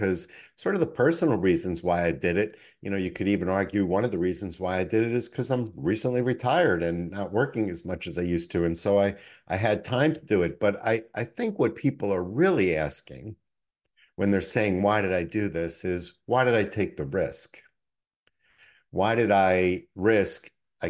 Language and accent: English; New York City, New York, United States; I'm from the Bronx and I am a real straight talker.